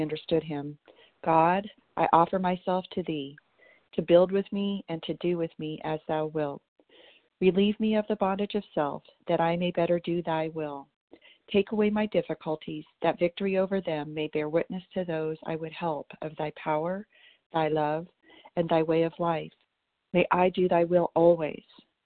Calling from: Tennessee, United States; Today I'm calling you from Tennessee.

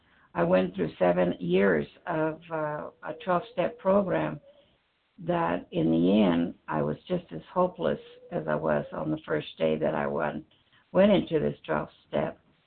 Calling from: Idaho, United States; Yes, I'm calling from Idaho, and it's Pacific time.

